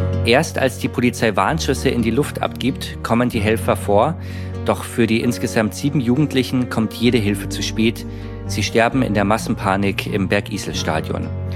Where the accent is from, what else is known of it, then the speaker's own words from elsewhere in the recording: Innsbruck, Tyrol, Austria; Ich glaube, als Innsbrucker oder als Tiroler lächelt man da eher drüber.